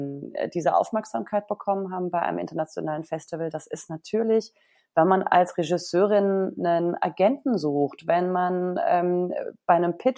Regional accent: Berlin, Germany; was ich als Berlinerin doch erstaunlich fand.

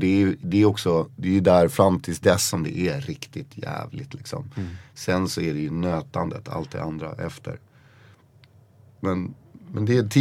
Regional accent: Koster, Västra Götaland County, Sweden; jag tror att min uppväxt på Koster spelar in rätt mycket på västkusten. För att jag växte upp på den här skärgårdsöarna.

